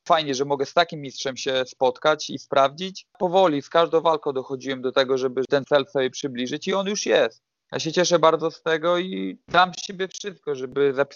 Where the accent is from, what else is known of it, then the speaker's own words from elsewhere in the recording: Białystok, Podlaskie Voivodeship, Poland; za Polaka z krwi i kości, białostoczanina